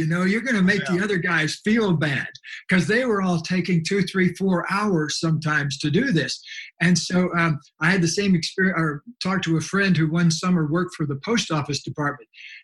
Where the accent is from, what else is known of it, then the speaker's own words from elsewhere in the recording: Florida, United States; when I was growing up in Florida in the very same town